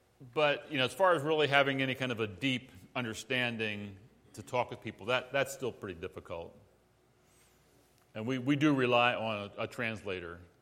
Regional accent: United States; Of course, I'm an American.

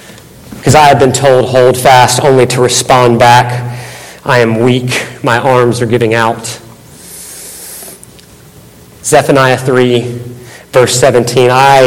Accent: United States; I am so thankful to be an American.

